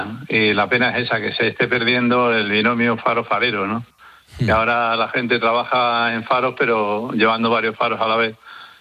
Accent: Madrid, Community of Madrid, Spain; yo soy de Madrid y no sabía nada de faros hace 34 años

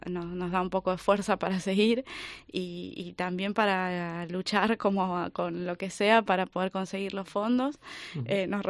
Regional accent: Argentina; Soy argentina, lo estoy haciendo en Argentina

